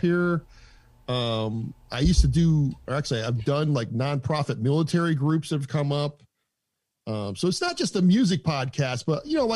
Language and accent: English; Bristol, Connecticut, United States; moved away as an adult; now in Texas, United States; I'm originally from Bristol, Connecticut, the home of ESPN. And I moved here when I was 24, and I was a drummer at the time.